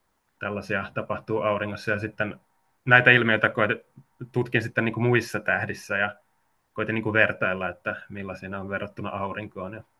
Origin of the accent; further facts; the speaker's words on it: Helsinki, Uusimaa, Finland; Eli olen itse siis Helsingistä. Helsingissä edelleen asun